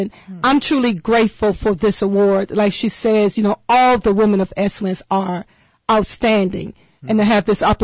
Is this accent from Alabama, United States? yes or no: yes; Tuskegee, Alabama, United States; now in Little Rock, United States; I was born and raised in Tuskegee, Alabama.